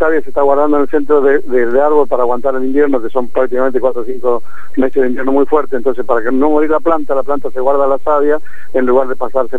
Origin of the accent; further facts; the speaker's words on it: Paso de los Libres, Corrientes, Argentina; born there; moved away; Yo nací en Corrientes, en Paso de los Libres, y hace muchos años que salí de ahí, hace 40 y pico de años, casi 50 años que me fui de Corrientes, y vuelvo esporádicamente porque tengo mi madre ahí.